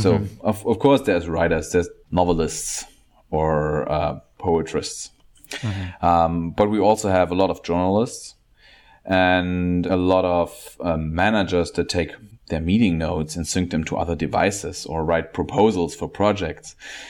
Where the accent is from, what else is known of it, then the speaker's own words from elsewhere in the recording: Germany; I'm from Germany.